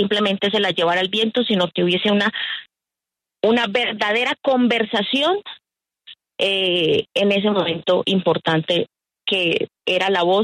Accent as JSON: {"language": "Spanish", "region": "Arauca", "country": "Colombia", "tie": "born there", "said": "y en esas fórmulas mágicas de solución para los problemas del país, en donde incluyó un capítulo especial de promesas para el departamento de Arauca, donde yo nací"}